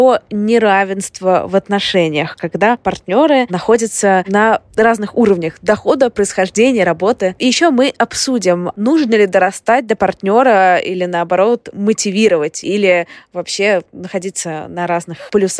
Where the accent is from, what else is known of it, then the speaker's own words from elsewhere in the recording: Saint Petersburg, Russia; я из Петербурга, из центра Петербурга